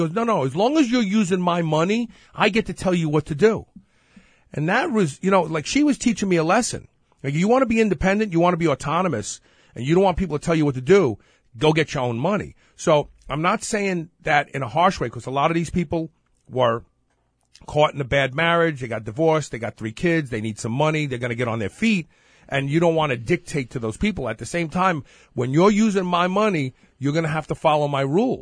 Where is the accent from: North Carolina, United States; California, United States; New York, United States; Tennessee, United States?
New York, United States; Brooklyn; Sounds like the Puerto Rican girls I grew up with in Brooklyn.